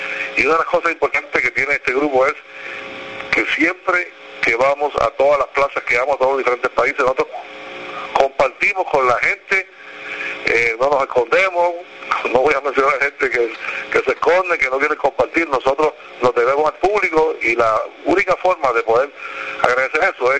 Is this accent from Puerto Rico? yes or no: yes; Puerto Rico; Edgar es un talento de mi pueblo, es de mi pueblo, un muchachito que lo he visto crecer muy, muy bueno. Apadrinado por Tito Roa, que Tito Roa salió de aquí, de Puerto Rico